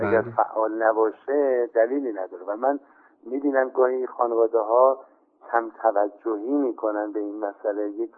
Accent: Tehran, Tehran Province, Iran; حداقل تو کشور خودمون و تو شهر خودمون تهران ما داریم زیاد میبینیم

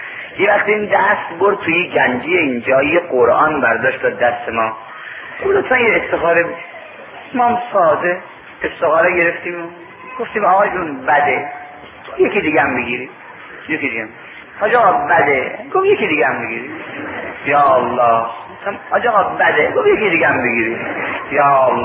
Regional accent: Mashhad, Razavi Khorasan, Iran; گفتم من اصلا مال مشهده گفت اینجا زوارید گفتم نه مجاورم اومدم درس بخونم

